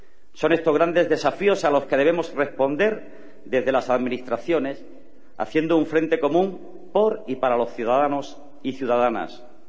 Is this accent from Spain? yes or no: yes; Andalusia, Spain; Me siento orgulloso como andaluz de personas como vosotros y como vosotras.